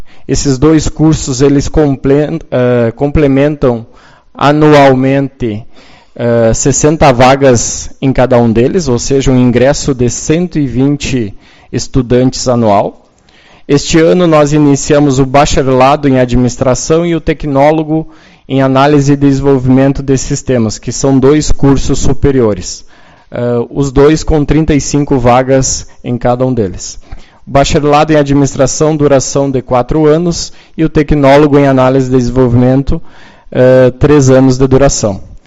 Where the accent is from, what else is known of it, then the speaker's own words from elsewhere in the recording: Santiago, Rio Grande do Sul, Brazil; now in Uruguaiana, Brazil; assim como eu, né, que vim de Santiago, já me considero uruguaianense e não pretendo sair daqui